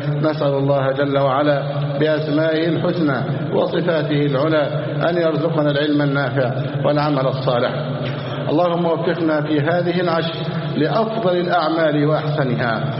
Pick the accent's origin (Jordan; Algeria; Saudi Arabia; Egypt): Egypt; اللهم احفظ بلدنا مصر أمنا أمانا.